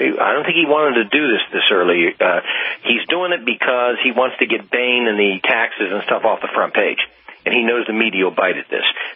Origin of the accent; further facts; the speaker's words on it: Ohio, United States; I have to tell you, my home state of Ohio